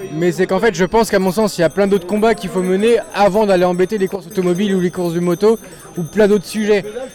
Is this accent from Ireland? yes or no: no; Saint-Malo, Brittany, France; Saint-Malo.